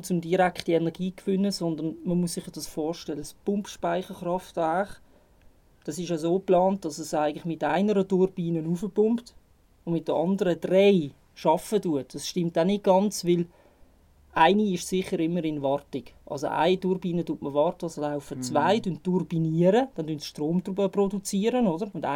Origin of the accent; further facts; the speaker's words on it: Switzerland; Ist bei uns in der Schweiz ein Thema.